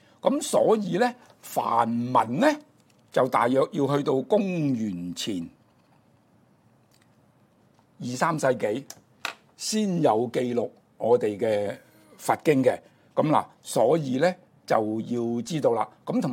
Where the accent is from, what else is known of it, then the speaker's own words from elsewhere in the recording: China; 咁所以呢菩提薩多呢我哋中國人呢就乜嘢都希望呢簡潔了當，就用咗菩薩。